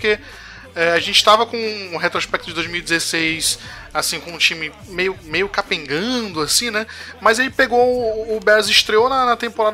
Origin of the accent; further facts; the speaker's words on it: Manaus, Amazonas, Brazil; sou aqui natural de Manaus.